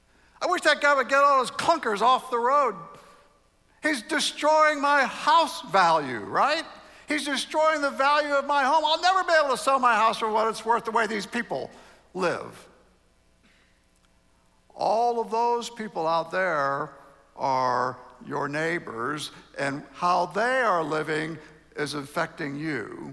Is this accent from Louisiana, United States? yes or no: yes; New Orleans, Louisiana, United States; I grew up in New Orleans, was saved when I was 22